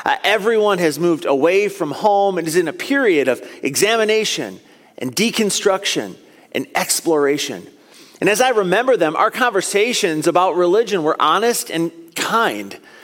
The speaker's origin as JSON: {"language": "English", "region": "Michigan", "country": "United States", "tie": "born or raised there", "said": "Like many of you, I grew up right here in West Michigan."}